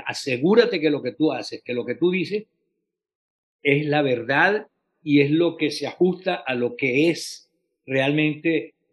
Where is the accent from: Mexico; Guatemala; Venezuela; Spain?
Venezuela; Caracas, Capital District; born there; hijo de gocho es gocho. Nací en Caracas, hijo de padres andinos de Mérida específicamente.